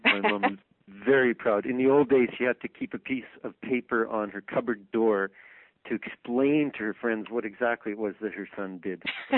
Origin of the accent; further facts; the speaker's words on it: Ethelbert, Manitoba, Canada; I have hugely deep roots in Manitoba. I come from Ethelbert, which is north of Dauphin, which is like prime cabbage belt